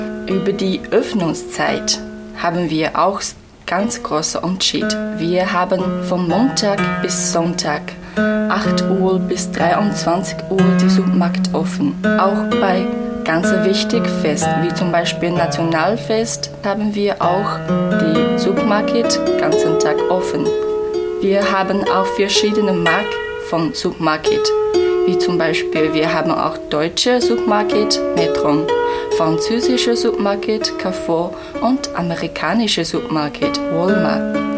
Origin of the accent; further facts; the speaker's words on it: China; German is a second language; now in Germany; Ich komme aus China